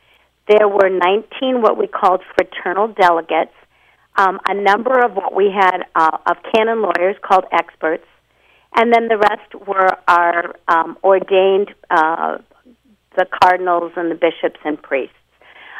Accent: Wisconsin, United States; So, yes, I hail from Wisconsin. I was actually born in northern Wisconsin and have spent most of my life living in Wisconsin.

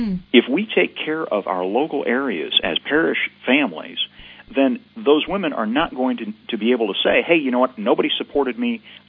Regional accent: Naperville, Illinois, United States; We see a lot of clients interestingly, Naperville, my hometown

